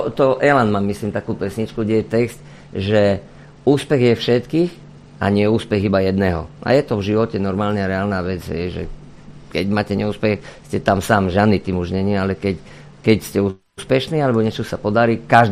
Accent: Vranov nad Topľou, Prešov Region, Slovakia; lebo ja som z Vranova na Topľov

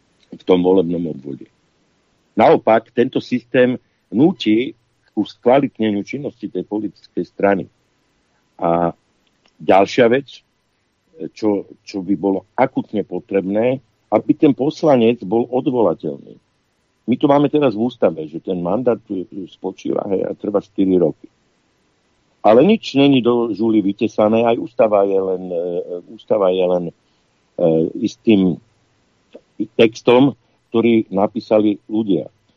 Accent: Bratislava, Bratislava Region, Slovakia; Ja som Bratislavčan, však to viete všetci.

